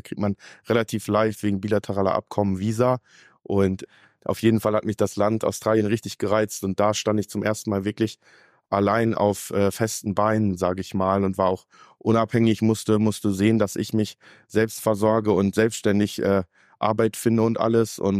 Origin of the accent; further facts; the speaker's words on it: Lower Saxony, Germany; Ich komme aus der Nähe von Nienburg an der Weser, aus dem kleinen Ort Gallisbünden mit 200 Einwohnern